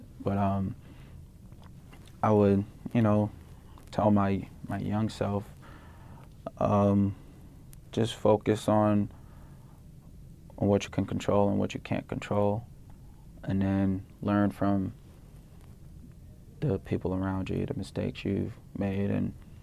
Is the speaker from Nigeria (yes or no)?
no; New Brunswick, New Jersey, United States; born there; also born or lived in Sierra Leone; I mean, when I was younger, obviously I was born in New Brunswick, New Jersey, and as a kid, I lived there for about 2-3 years and then moved to Sierra Leone.